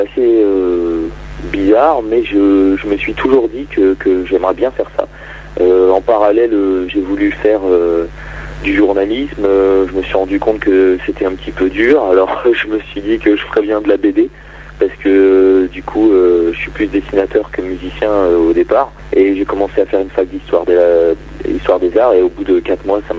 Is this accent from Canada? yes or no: no; Chartres, Centre-Val de Loire, France; Eh bien, je suis de Chartres.